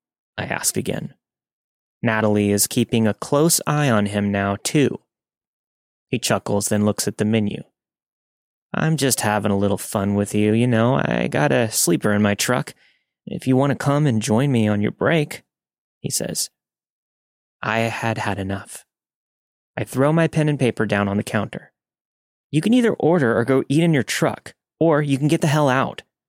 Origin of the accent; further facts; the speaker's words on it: Midwest, United States; I'm from the Midwest.